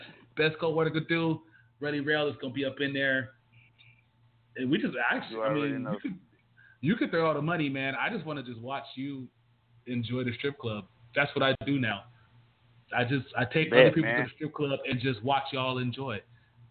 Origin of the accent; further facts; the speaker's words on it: Las Vegas, Nevada, United States; See, I'm from Vegas, the official home of the strip club.